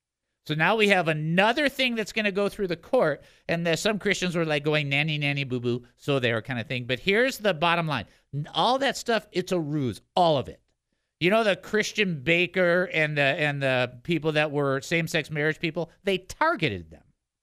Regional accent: Detroit, Michigan, United States; being a person who's born and raised in Detroit and has a much better handle on some of the racial tension than people might think

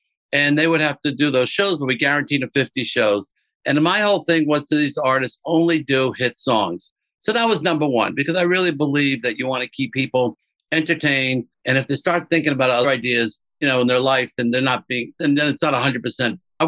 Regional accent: New York, United States; I'd seen the movie, I'm from the Catskills, and I said, you know, this will make a great theater show.

